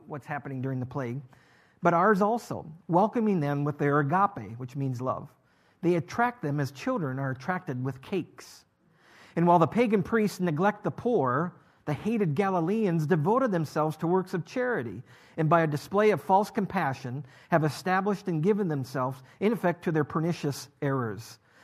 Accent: Dawson, Minnesota, United States; I grew up in Dawson, Minnesota, but our little church is on a hill out in Antelope Hills.

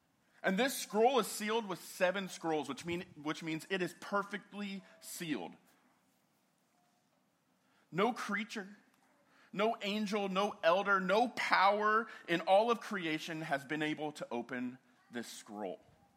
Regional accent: West Coast, United States; I grew up on the West Coast, so we have mountains over there.

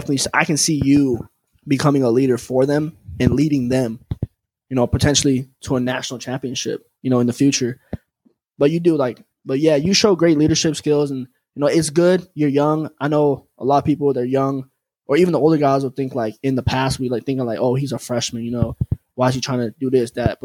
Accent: Arizona, United States; You know, noted, I'm from Arizona.

